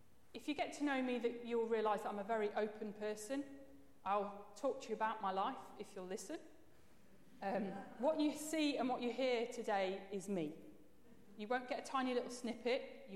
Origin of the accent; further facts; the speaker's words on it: Coventry, West Midlands, United Kingdom; born there; now in Sheffield, United Kingdom; I was born in Coventry, which is a city in the middle of England. I went to the University of Bradford, which is a city in Yorkshire, and then moved to Sheffield, and lived there I've lived there now for 18 years.